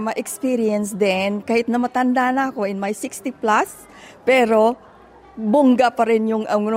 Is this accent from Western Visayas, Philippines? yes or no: yes; Tapaz, Western Visayas, Philippines; Actually, I'm not exactly Iloilo. I'm from Tapas. Mabuhay ang Tapas. Capiz.